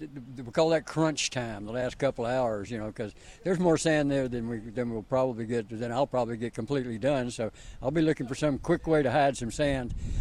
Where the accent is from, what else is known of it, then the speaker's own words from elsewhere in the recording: Texas, United States; I'm from Texas, you know. We're the friendly state.